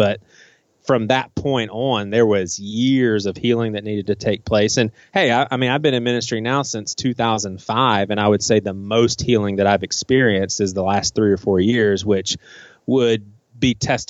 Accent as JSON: {"language": "English", "town": "Charleston", "region": "South Carolina", "country": "United States", "said": "Charleston, man. Charleston, South Carolina."}